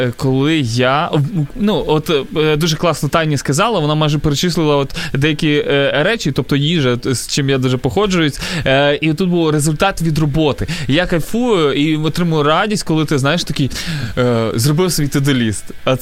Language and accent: Ukrainian; Zhytomyr, Zhytomyr Oblast, Ukraine; А я з Житомира